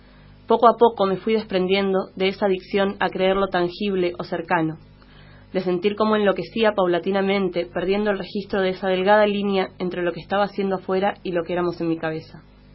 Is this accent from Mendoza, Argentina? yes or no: no; Escobar, Buenos Aires Province, Argentina; Yo soy de Escobar, no soy de ningún lado, vivía en Escobar cuando era chica.